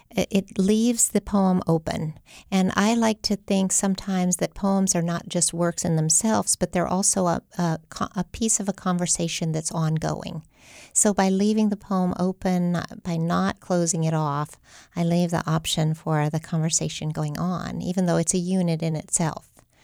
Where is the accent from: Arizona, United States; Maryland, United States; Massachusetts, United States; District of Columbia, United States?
Arizona, United States; Tucson; I grew up in the Tucson desert, and I had a sort of deep, intense relationship to that spirit world